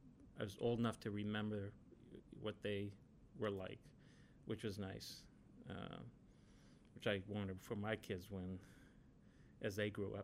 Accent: Bedford, Massachusetts, United States; I was raised in Bedford, which is the town next door to Concord.

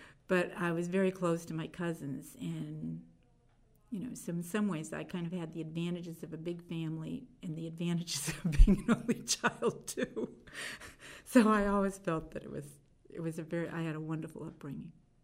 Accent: Framingham, Massachusetts, United States; I was born and raised in Framingham, which is quite close to Concord, about half an hour away. And when I was married in 61, I lived in Lincoln, which is next door to Concord

